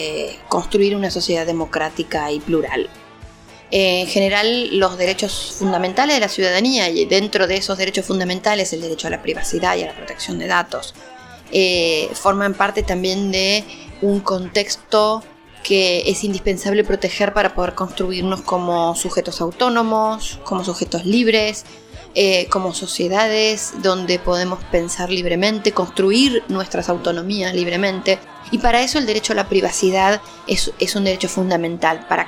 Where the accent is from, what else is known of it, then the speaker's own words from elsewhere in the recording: Argentina; vengo de Argentina.